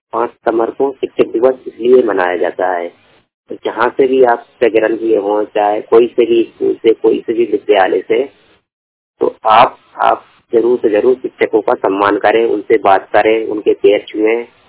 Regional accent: Bhopal, Madhya Pradesh, India; मैं भोपाल जिले का रहने वाला हूँ।

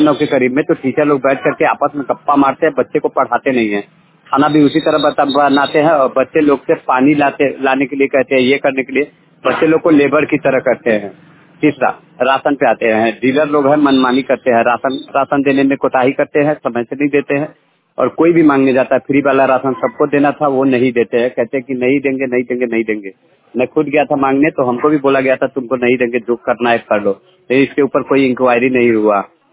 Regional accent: Bijwani Uttari, Bihar, India; मैं बिजवानी उत्तरी से हूँ, बनकटवा प्रखंड पड़ता है।

